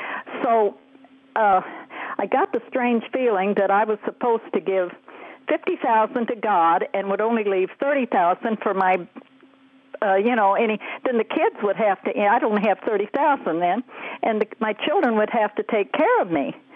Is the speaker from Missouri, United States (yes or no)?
yes; Independence, Missouri, United States; also born or lived in Kansas City; now in Granite City, United States; I was born in Kansas City, but I was my house. My parents lived in. I lived in Independence, Missouri, for 18 years. I was born, went to school there